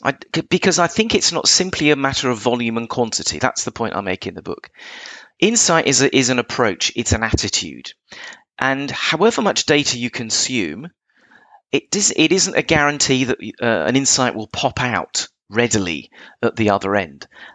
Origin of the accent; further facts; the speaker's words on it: England, United Kingdom; by the way, for the international audience, I'm English, so it's data.